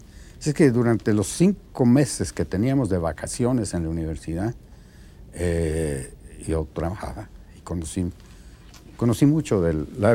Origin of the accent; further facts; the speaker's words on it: Guatemala; Sí, pero no por eso me siento menos guatemalteco. Me siento muy en casa, me siento como parte de cualquiera de las dos culturas.